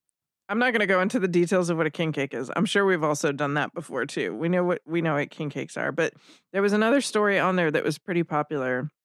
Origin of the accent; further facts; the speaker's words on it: United States; I'm an American.